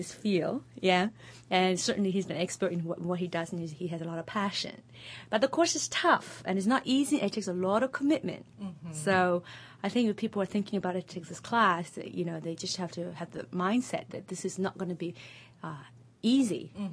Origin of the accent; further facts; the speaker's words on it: Los Angeles, California, United States; now in Singapore; I live in Singapore now, and I grew up in Los Angeles.